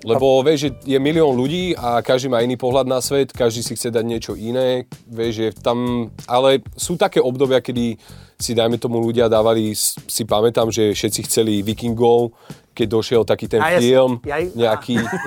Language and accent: Slovak; Bratislava, Bratislava Region, Slovakia; also born or lived in Nová Baňa; tu v Bratislave som sa narodil celý život. Žijem v Bratislave, i keď moja babka, akože takú polku mojho detstva mám na Novej Bani.